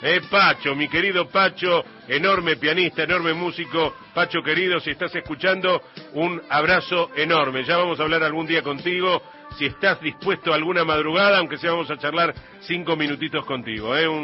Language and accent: Spanish; San José de la Dormida, Córdoba, Argentina; de San José de la Dormida. Saludos cordiales.